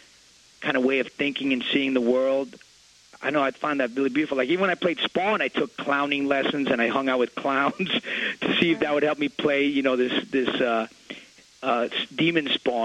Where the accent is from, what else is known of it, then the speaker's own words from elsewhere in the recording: Jackson Heights, New York, United States; because I grew up everywhere in Jackson Heights. You know, I lived on 90th and Roosevelt, then I lived on 74th near Roosevelt.